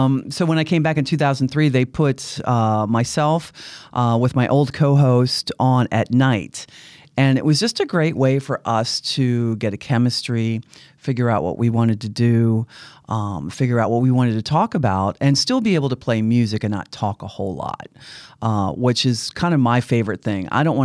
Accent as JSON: {"language": "English", "town": "Laurel", "region": "Maryland", "country": "United States", "tie": "born or raised there", "said": "because I'm from Maryland, born and raised in Laurel, just outside of Fort Meade."}